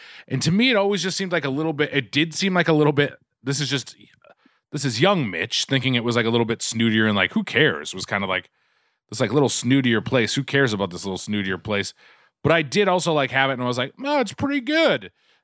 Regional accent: Quincy, Massachusetts, United States; I grew up in Duncan territory, of course. Ooh. Quincy, Mass. is Duncan territory.

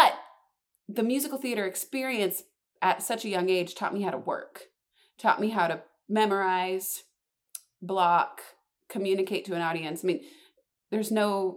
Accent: Seattle, Washington, United States; I was raised in Seattle area by two music educators

